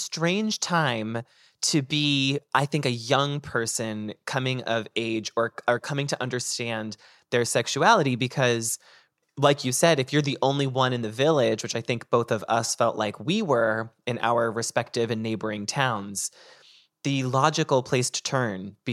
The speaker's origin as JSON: {"language": "English", "town": "North Andover", "region": "Massachusetts", "country": "United States", "tie": "born or raised there", "said": "you were in the town that neighbored my hometown, which was North Andover, Massachusetts."}